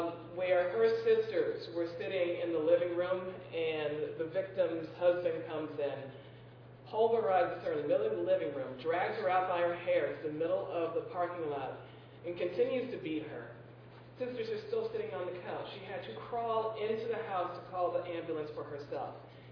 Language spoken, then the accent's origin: English; Cleveland, Ohio, United States; I'm glad I'm from Cleveland.